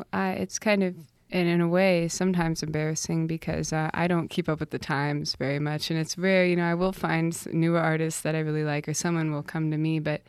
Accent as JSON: {"language": "English", "region": "Tennessee", "country": "United States", "tie": "born or raised there", "also_born_or_lived": "Ohio", "said": "I was born in Ohio and I grew up in Tennessee, and you know, I grew up singing in my family's bluegrass band"}